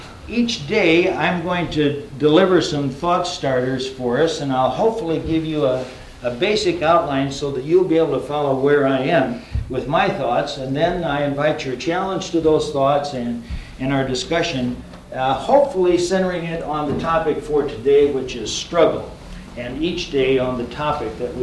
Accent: Gowrie, Iowa, United States; the first is my hometown, a little dinky town in the state of Iowa, Gowrie, Iowa. 1,200 souls

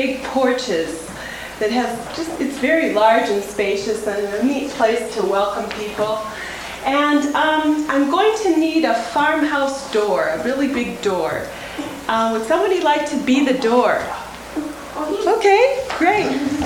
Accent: Iowa, United States; We're from Iowa, so let's say that she lives in this big, beautiful, white farmhouse.

